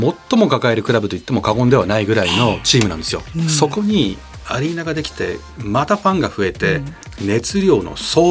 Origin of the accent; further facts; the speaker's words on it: Niigata, Japan; 一応あの地元一緒ですから、新潟県出身ですから